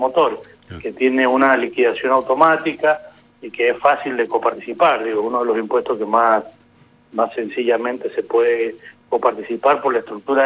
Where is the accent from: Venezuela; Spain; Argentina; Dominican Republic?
Argentina; Tunuyán, Mendoza; Yo que soy del Valle de Uco, soy de Tunuyán